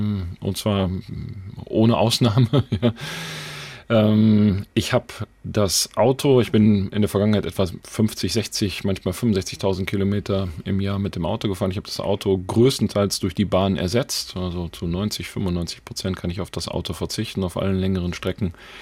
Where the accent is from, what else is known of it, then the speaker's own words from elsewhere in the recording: North Rhine-Westphalia, Germany; Früher, ich komme aus dem Ruhrgebiet, haben wir natürlich noch mit Kohle und Briketts geheizt.